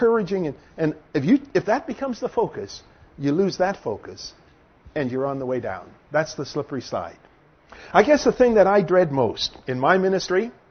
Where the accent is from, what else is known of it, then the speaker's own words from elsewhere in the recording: Toronto, Ontario, Canada; When I was a teenager growing up in Toronto